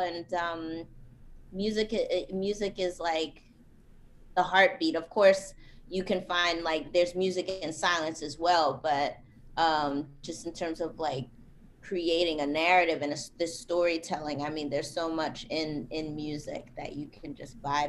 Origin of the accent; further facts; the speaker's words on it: Queens, New York, United States; I am originally from Jamaica, Queens, New York, and I went to Bernice Johnson Cultural Dance Studio, and then I went to Carolyn DeVore Dance Studio.